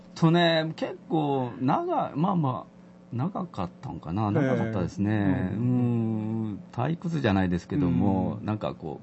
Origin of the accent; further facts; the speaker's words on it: Kyoto, Japan; also born or lived in Shizuoka; 生まれは修学院なんですけど、はい、ずっと、まあ、1年ぐらいちょっと、仕事の関係で、まあ、静岡の方に行ってたんですけど、まあ、それ以外はずっとこちらの方で、